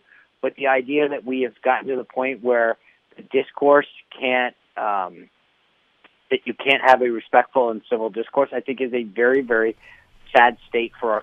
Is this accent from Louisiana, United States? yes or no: no; Rhode Island, United States; I'm this kid from Rhode Island that got the honor of being White House press secretary.